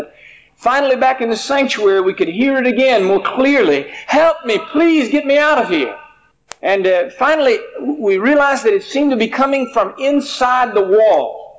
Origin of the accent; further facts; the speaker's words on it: Texas, United States; born there; also born or lived in Port St. Joe, Florida; I was born in East Texas, but I really didn't grow up in Texas. We grew up literally from pole to pole and moved sometimes 3, 4, even 5 times a year all the time that I was growing up.